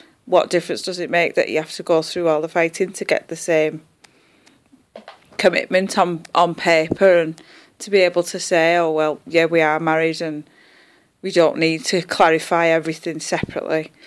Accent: St Helens, North West England, United Kingdom; I'm 32, I'm from St Helens.

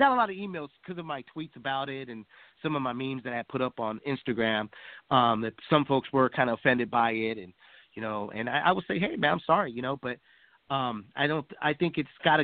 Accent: United States; I'm American.

